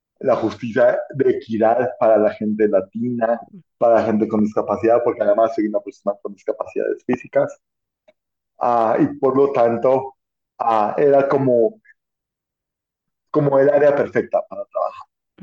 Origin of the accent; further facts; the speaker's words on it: Guatemala; moved away as an adult; now in Colorado, United States; yo soy de Guatemala. Vine aquí en el 99, aquí a Estados Unidos. Vine directamente a Colorado. Tengo familia aquí, por eso vine a Colorado.